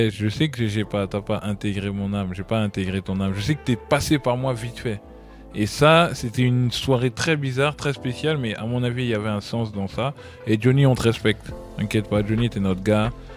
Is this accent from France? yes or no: yes; France; Nous, on est des Français.